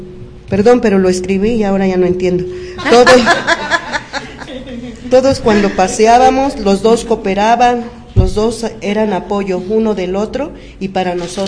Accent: Nuevo Necaxa, Puebla, Mexico; born there; Nací en Nuevo Necaxa, Puebla, cuna de la industria eléctrica.

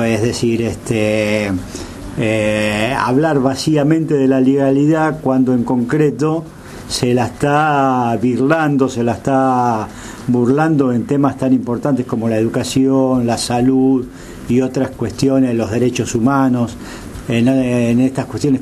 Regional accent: Argentina; nos entristece a todos como argentinos.

